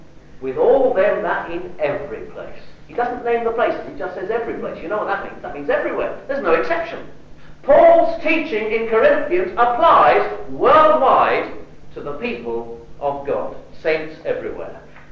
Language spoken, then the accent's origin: English; England, United Kingdom; Well, I'm English, and I'm a man, and I belong to a church, so why not?